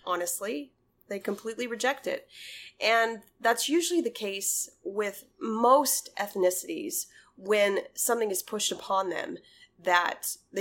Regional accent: Oklahoma, United States; Born and raised on a reservation. Okay, so I was raised around this.

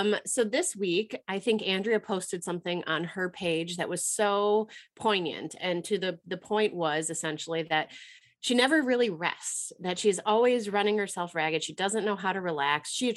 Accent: Illinois, United States; accent: Chicago; if I sound more nasally and my voice is more annoying than my normal Chicago accent, it's for real.

